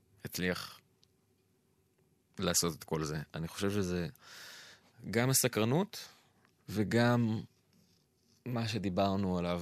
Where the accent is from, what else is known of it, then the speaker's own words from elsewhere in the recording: Jerusalem, Jerusalem District, Israel; אני אגדיר את עצמי כאבא, כפמיניסט רדיקלי, כשמאלני, כירושלמי גולה